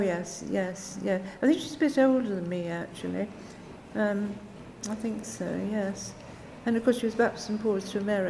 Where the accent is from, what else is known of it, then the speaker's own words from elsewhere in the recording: North West England, United Kingdom; I grew up near Manchester, so it was absolutely in our veins when we were at school there.